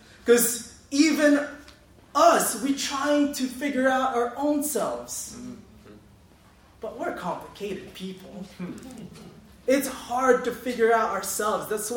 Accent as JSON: {"language": "English", "country": "United States", "accent": "American", "said": "I know, right? I thought I was getting away with my British, but it wasn't."}